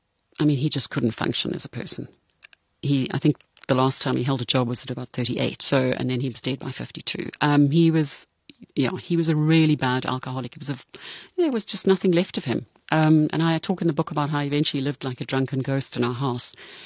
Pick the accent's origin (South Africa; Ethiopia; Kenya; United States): South Africa; Brits, North West; growing up in Brits all those years ago was this undercurrent of Afrikaner violence